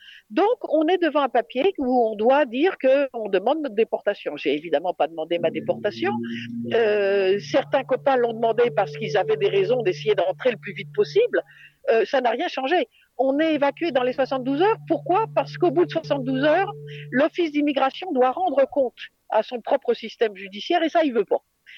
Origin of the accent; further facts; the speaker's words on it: Paris, Île-de-France, France; Je vous suivrai complètement là-dessus. Je suis parisienne, hein.